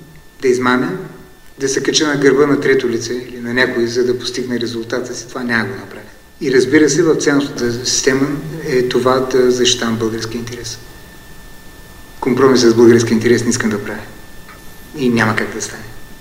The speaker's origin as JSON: {"language": "Bulgarian", "town": "Ruse", "region": "Ruse Province", "country": "Bulgaria", "said": "Да, аз съм от Русе"}